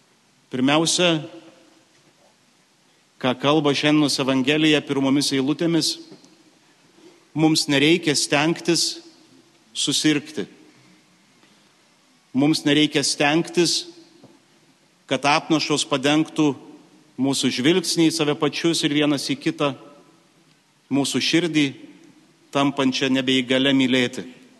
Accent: Dzūkija, Lithuania; Esu kilęs iš Dzūkijos ir visą jaunystę džiaugiausi, kad niekada nebuvau paklydęs miške

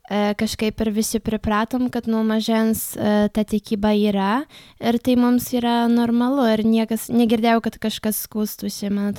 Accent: Punsk, Podlaskie Voivodeship, Poland; visi labai gražiai mus priėmė, žinojo, kad mes iš Punsko ir labai gerai čia jaučiamės.

